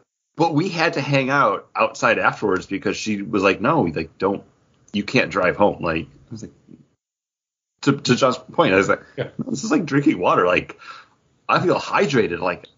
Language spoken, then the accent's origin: English; Buffalo, New York, United States; We're all from Buffalo. We all like to talk about beer.